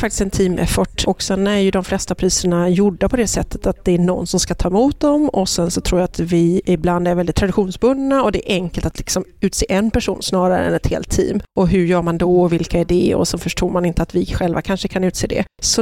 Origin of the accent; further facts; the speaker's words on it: Gothenburg, Västra Götaland County, Sweden; Jag är från Göteborg, vilket jag tror min dialekt fortfarande avslöjar mig.